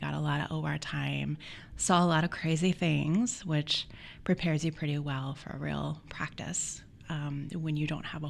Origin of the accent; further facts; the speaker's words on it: Philadelphia, Pennsylvania, United States; now in Portland, United States; Originally, I'm from Philadelphia and have steadily moved west through training, so now I live in Portland.